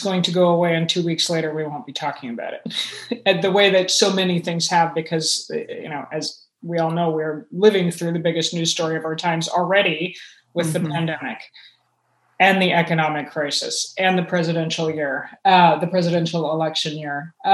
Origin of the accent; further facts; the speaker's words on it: Atlanta, Georgia, United States; And to get on a plane to my hometown, to get on Delta flight and fly into Hartsfield Airport in Atlanta, thinking I'm going to need this stuff in the trunk of my car.